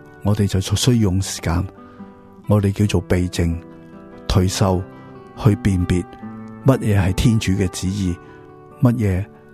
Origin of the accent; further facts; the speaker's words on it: China; 我们中国人不会好像他们西方喜欢呢，很多样东西都去分析斩到细细件